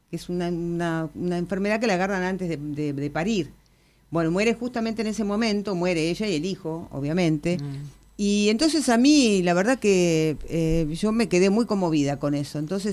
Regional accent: Bell Ville, Córdoba, Argentina; Bueno, yo soy de Belville, Córdoba, pero

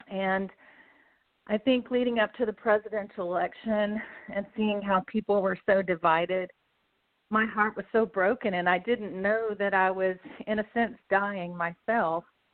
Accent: Pasadena, Texas, United States; I was born in Pasadena, Texas, outside of Houston, and I was singing before I was speaking.

